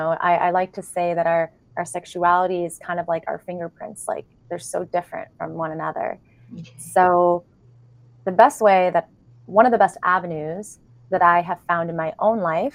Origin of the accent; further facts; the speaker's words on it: Kansas, United States; So I grew up in Kansas.